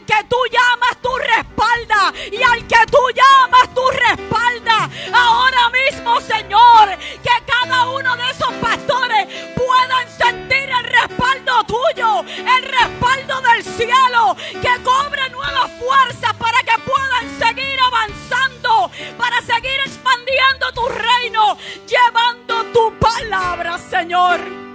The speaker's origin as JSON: {"language": "Spanish", "country": "Puerto Rico", "said": "orando por los pastores de mi tierra, orando por los apóstoles, por los profetas, por los evangelistas, por los maestros de Puerto Rico"}